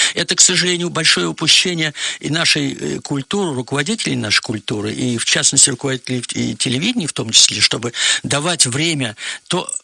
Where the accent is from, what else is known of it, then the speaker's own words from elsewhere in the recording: Tver, Tver Oblast, Russia; Мы в моем родном городе Твери, у нас есть Дом поэзии